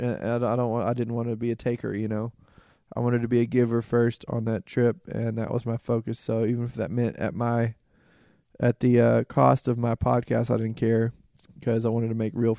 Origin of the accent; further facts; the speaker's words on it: Nashville, Tennessee, United States; But I'm glad to be home, back in Nashville. It gave me a whole new appreciation for being at home in my hometown.